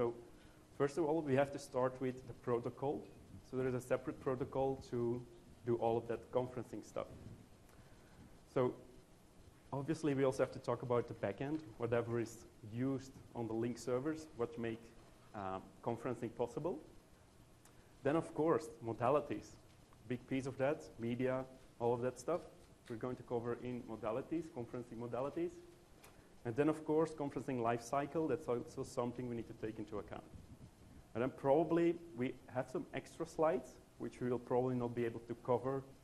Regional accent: Belgium; I'm from Belgium, third boy from Europe.

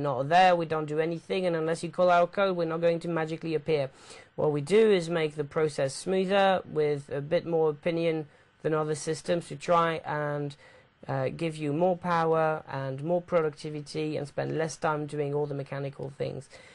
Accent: London, United Kingdom; accent: British; I'm from London, just in case the British accent wasn't too knowledgeable. And I'm half French, for those of you that wonder where that accent came from

